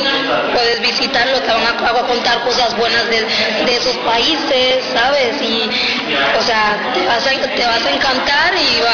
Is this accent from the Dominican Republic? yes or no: yes; Dominican Republic; now in Spain; Yo sé que yo soy dominicana y o sea, voy a un sitio, ¿vale? Pero sigo siendo dominicana, ¿no?